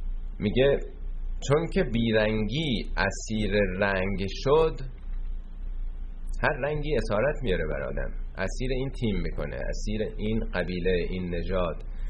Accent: Iran; ما ایرانی هستیم، ما فارسی زبان هستیم،

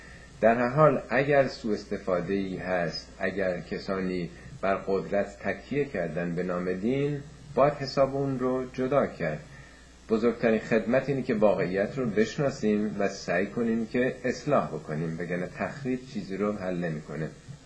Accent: Iran; ما هم ایرانی هستیم

